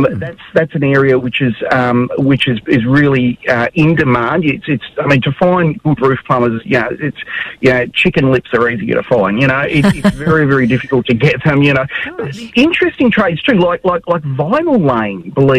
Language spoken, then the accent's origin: English; Victoria, Australia; I come from Victoria